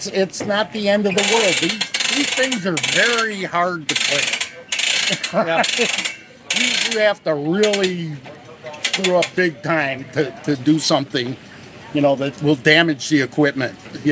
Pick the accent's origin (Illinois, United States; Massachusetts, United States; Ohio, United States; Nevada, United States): Illinois, United States; Chicago; In fact, I grew up in Chicago, so I hate trains.